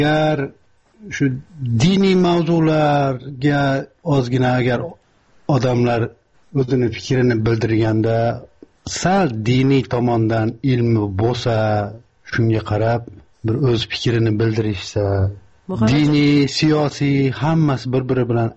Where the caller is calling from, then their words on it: Czechia; Men sizlardan uzoq emas, Chexiyadanman.